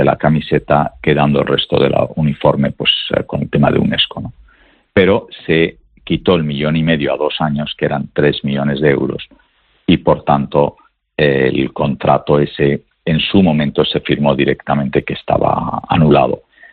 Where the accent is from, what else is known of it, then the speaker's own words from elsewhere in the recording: Asturias, Spain; also born or lived in Málaga; si soy asturiano, si quieres me vengo con un turbante la próxima vez, pero no lo sé. Tengo el nombre de mi abuelo, me siento muy orgulloso de ello, como asturiano, pues muy orgulloso, y como malagueño que llevo